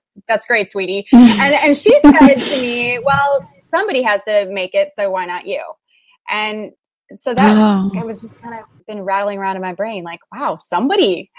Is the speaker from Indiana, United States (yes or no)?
no; Ohio, United States; also born or lived in Kentucky; I was born in Kentucky. And then when I was six, we moved to Northeastern Ohio, right outside of Cleveland.